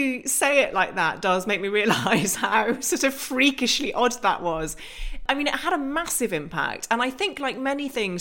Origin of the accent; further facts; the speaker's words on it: England, United Kingdom; accent: English; that was the first time that I realised that my English accent was actually an accent that made me into, in many people's eyes, the occupier